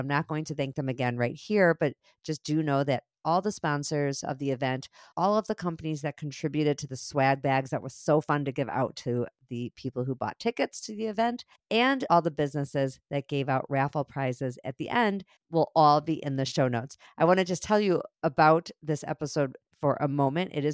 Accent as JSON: {"language": "English", "town": "Highland Park", "region": "Illinois", "country": "United States", "said": "Both of us are from the area. I'm from Highland Park."}